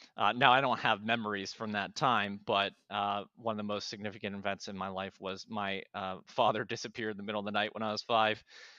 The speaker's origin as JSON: {"language": "English", "town": "Pittsburgh", "region": "Pennsylvania", "country": "United States", "said": "I'm from Pittsburgh originally."}